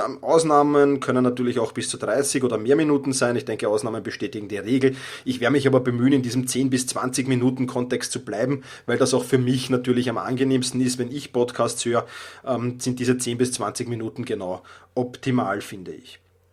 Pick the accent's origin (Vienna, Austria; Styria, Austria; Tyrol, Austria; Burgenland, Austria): Vienna, Austria; accent: Viennese; ich komme aus Wien, ich habe den Wiener Dialekt manchmal drauf.